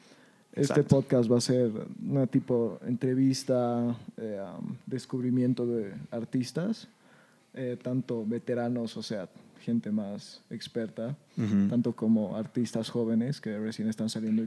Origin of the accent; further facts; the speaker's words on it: Bolivia; Somos bolivianos, ¿sabes?